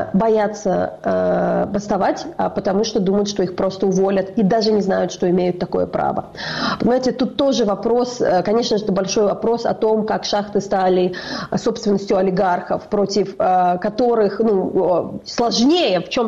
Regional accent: Kyiv Oblast, Ukraine; я, например, росла в Киевской области и многих этих вещей не знала.

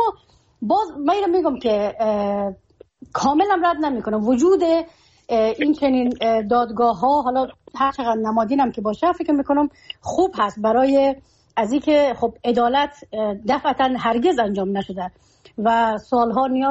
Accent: Afghanistan; چون من در مهاجرت زاده شدم، در مهاجرت کلان شدم، من افغانستان را که انتخاب کردم به خاطر آیندم، به خاطر از اینکه بیایم در افغانستان زندگی کنم

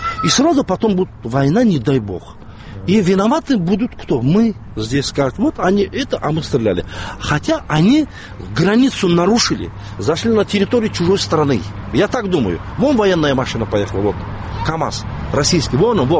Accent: Crimea, Ukraine; А мы крымские татары, мы живем здесь, нам это не нужно.

